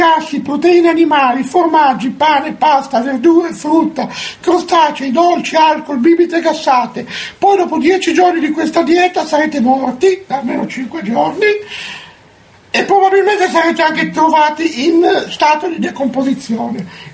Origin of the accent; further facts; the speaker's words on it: Cles, Trentino-Alto Adige, Italy; Sono di Cless, in provincia di Trento.